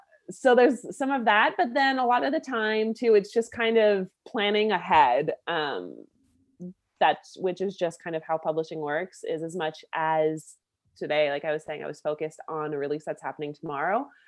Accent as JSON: {"language": "English", "town": "Ottawa", "region": "Ontario", "country": "Canada", "said": "I'm Canadian. I'm from, Ottawa, Canada's capital, the land of snow, which surprisingly we haven't really had too much of yet this year, thankfully."}